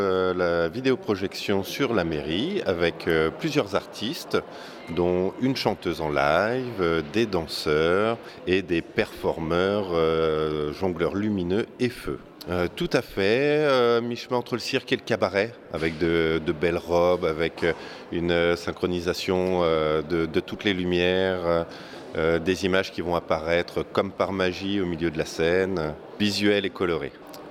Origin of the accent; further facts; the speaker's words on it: Villefranche-sur-Saône, Auvergne-Rhône-Alpes, France; j'ai grandi à Villefranche. Ah, je reviens aux sources et je redécouvre la ville que j'ai laissée depuis 20 ans.